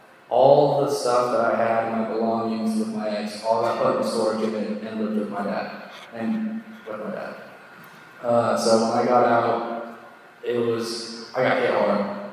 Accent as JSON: {"language": "English", "town": "Salt Lake City", "region": "Utah", "country": "United States", "tie": "born or raised there", "said": "Like, I grew up, I'm from Salt Lake City, Utah. Like a lot of Mormons, I was raised Mormon"}